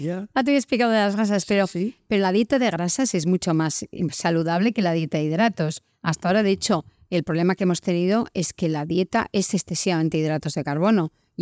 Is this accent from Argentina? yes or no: no; Basque Country, Spain; Nosotros somos vascos y tenemos fama de comer bien, ¿no?